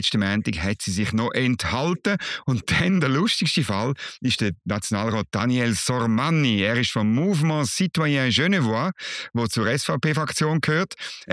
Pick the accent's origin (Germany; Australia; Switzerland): Switzerland; für mich als Schweizer